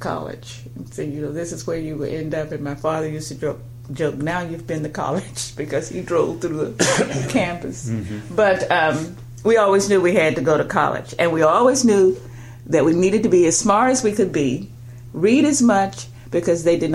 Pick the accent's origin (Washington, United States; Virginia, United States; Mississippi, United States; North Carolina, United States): North Carolina, United States; Charlotte; born there; as you said. I was born in 1939 in Charlotte, North Carolina.